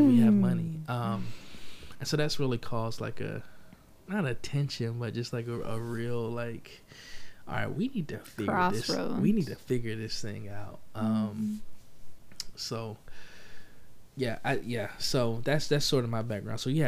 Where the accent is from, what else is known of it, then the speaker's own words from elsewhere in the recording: Florida, United States; so I'm from Florida, so I was going to eat some crab legs